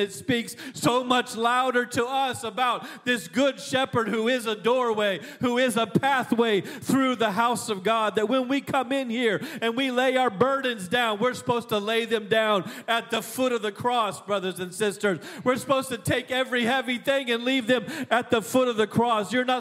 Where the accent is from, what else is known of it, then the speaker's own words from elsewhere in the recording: Alaska, United States; I grew up in Alaska.